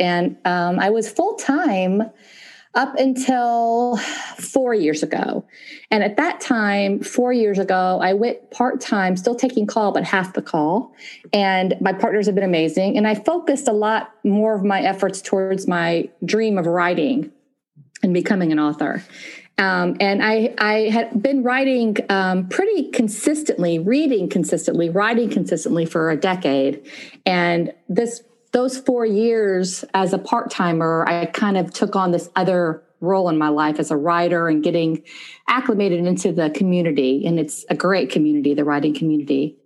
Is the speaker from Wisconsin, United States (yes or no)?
no; Memphis, Tennessee, United States; also born or lived in Israel; I was born in Israel, but I grew up actually in Memphis, Tennessee.